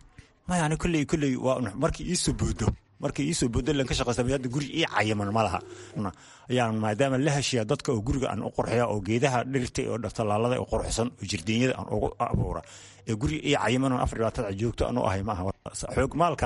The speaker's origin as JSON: {"language": "Somali", "town": "Kelafo", "region": "Somali Region", "country": "Ethiopia", "said": "Qallaafe ayaan ka imid birimadii hore, lug baanan aga imid."}